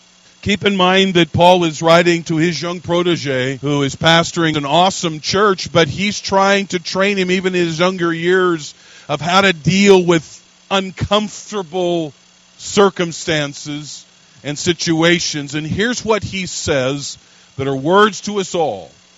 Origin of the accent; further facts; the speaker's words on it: Washington, United States; I'm from the American West, graduated from high school in northeastern Washington State. All of my rootage and moorings are out west, and happen to have come to the Midwest after leaving Bible college training